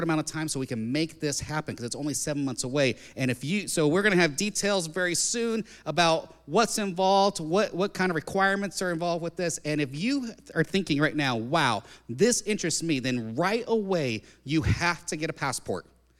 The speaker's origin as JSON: {"language": "English", "region": "New Jersey", "country": "United States", "tie": "born there", "lives_now": "Wisconsin, United States", "said": "I'm not originally from Wisconsin, neither is my family. And actually, I was born in New Jersey, in a town that's actually kind of right across the river from New York City."}